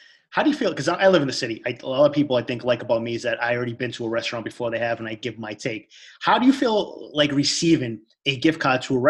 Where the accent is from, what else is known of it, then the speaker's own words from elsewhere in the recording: East Boston, Massachusetts, United States; People know this is how I talk. I'm from Eastie.